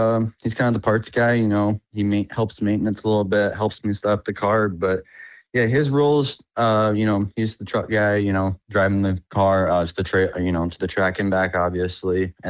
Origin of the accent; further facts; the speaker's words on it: Temperance, Michigan, United States; Yeah, so I'm originally from Michigan, Temperance, Michigan, to be more specific. But I grew up and, you know, lived in Michigan